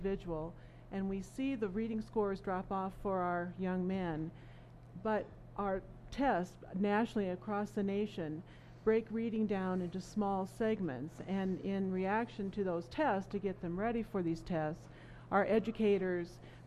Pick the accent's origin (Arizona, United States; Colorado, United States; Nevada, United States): Colorado, United States; Denver; I'm from Denver, Colorado, and I'm a reading consultant.